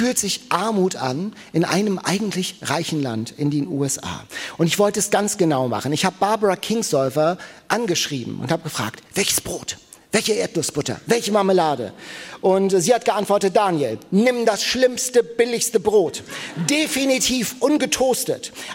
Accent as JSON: {"language": "German", "region": "Hamburg", "country": "Germany", "said": "Ich fühle mich als Hamburger ein bisschen wie im Ohnsorg."}